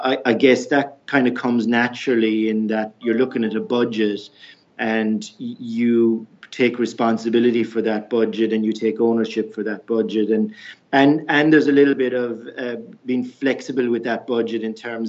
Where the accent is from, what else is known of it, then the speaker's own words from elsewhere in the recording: Ireland; I suppose my entrepreneurial experience goes back to how I grew up. I grew up in Ireland. I grew up in on a farm.